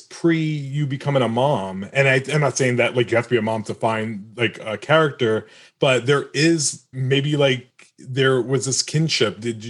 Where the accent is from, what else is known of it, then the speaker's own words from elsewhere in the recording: United States; because I'm American. I was born in America, and I don't know a lot about Ireland